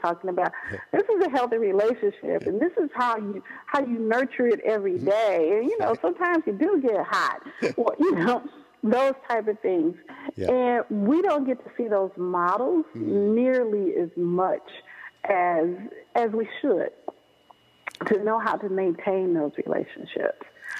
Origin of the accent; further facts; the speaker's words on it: Chicago, Illinois, United States; I'm from Chicago.